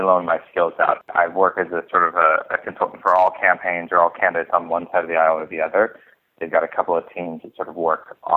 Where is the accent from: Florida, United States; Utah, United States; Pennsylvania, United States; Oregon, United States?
Utah, United States; Salt Lake City; also born or lived in Phoenix, Arizona; but grew up mostly in Salt Lake, up on the East Bench by the Hobo Zoo, and grew up there in a good, strong LDS family.